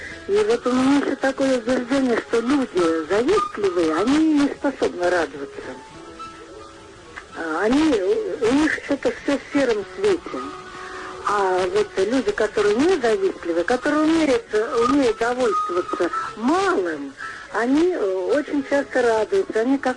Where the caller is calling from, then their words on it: Saratov, Saratov Oblast, Russia; Я звоню из Саратова.